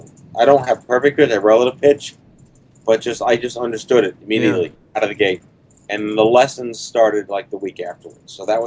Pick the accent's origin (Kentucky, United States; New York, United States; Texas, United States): New York, United States; Staten Island; also born or lived in Brooklyn; I grew up in, I was born in Brooklyn. I grew up on Staten Island in New York City. Moved back to Brooklyn after college